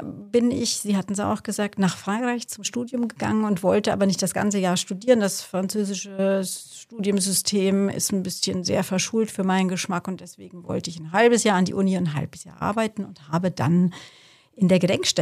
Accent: Wassertrüdingen, Bavaria, Germany; ich bin hier in Wasserdrüdingen zur Schule gegangen

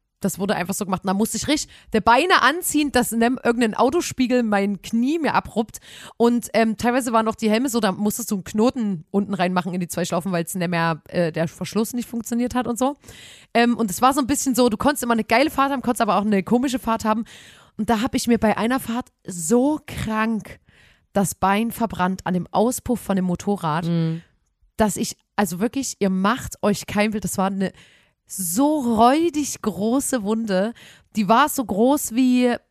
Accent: Chemnitz, Saxony, Germany; dass in meiner Heimatstadt, also in Chemnitz, irgendwann, dass ich so fame bin

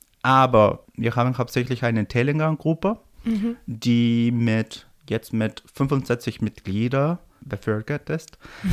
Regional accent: Peru; German is a second language; now in Berlin, Germany; ich komme aus Peru, ich wohne in Berlin seit Anfang 2020

